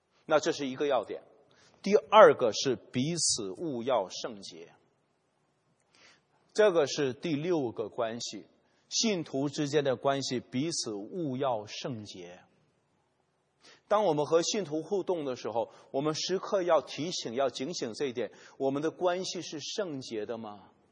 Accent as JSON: {"language": "Chinese", "country": "China", "said": "我们中国人说叫多一个朋友多一条路，我交朋友是为给自己将来开路的"}